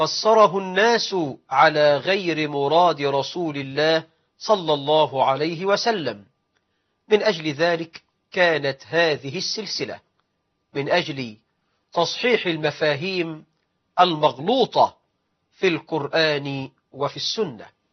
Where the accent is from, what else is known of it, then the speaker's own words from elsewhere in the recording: Egypt; فالله أسأل أن يجعل بلدنا مصر أمنا أمانا، رخاء سخاء